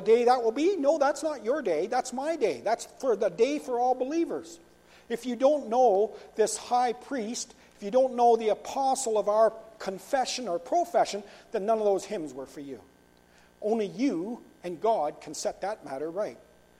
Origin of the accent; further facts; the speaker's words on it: Ontario, Canada; where I grew up in Ontario, the old farmers, they'd collect all the stones out of the field